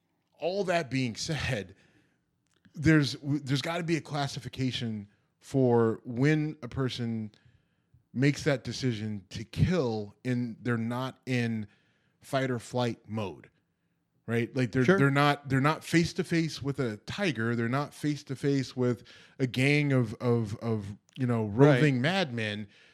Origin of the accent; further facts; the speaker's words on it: Youngstown, Ohio, United States; Well, I mean, where I grew up in Youngstown, Ohio...